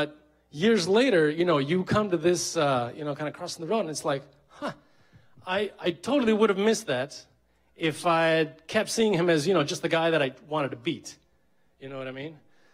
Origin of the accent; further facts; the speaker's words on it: Texas, United States; Right, so this is East Coast, and I'm from Texas.